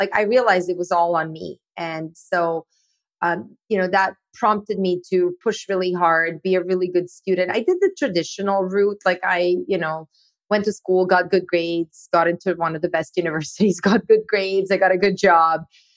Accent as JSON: {"language": "English", "country": "Bosnia & Herzegovina", "tie": "born or raised there", "moved": "yes", "lives_now": "Canada", "said": "Yeah, so I actually grew up in Bosnia, which used to be part of Yugoslavia. There was a war there, and my parents immigrated to Canada with two suitcases and $50."}